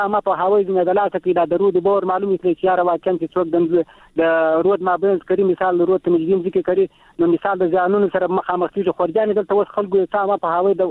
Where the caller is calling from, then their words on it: Helmand, Afghanistan; د شایسته هلمند څخه